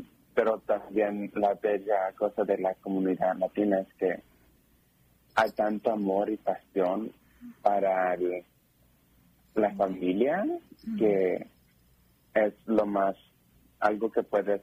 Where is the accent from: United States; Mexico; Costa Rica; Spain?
Mexico; moved away; cuando vivía en México con mis padres. Me hace pensar de cómo todas nuestras identidades como personas latinas, personas inmigrantes